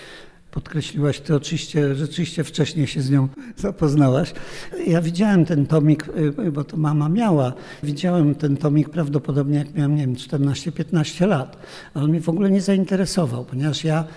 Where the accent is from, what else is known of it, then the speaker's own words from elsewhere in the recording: Warsaw, Masovian Voivodeship, Poland; ja jestem warszawiakiem, ja się tam urodziłem, warszawsko znam. I drugie takie miasto, które trochę znam, to jest Łódź, gdzie też spędziłem parę lat na studiach.